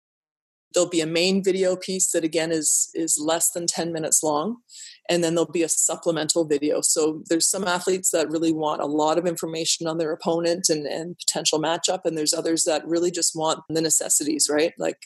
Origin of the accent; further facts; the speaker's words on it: Canada; some of the identity pieces is it reflects who we are as Canadians as well.